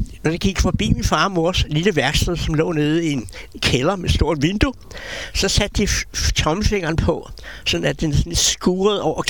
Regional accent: Amager, Capital Region of Denmark, Denmark; Men det var min barndom der i Dalføret, ja, på Amager.

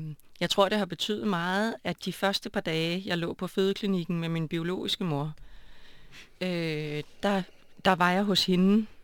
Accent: Tårnby, Capital Region of Denmark, Denmark; born there; jeg kom til verden i 1972, hvor jeg blev født i Tårnby på Sjælland, vil jeg sige, på den sjællandske side.

